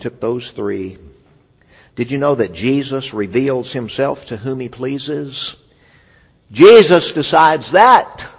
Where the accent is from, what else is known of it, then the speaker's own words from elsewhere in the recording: California, United States; I grew up in California. They have some high mountains there.